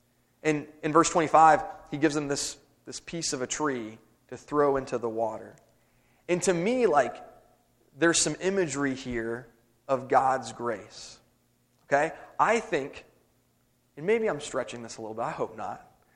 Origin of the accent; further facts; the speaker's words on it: Memphis, Tennessee, United States; She's from here, I'm from Memphis, but we ended up both at Harding.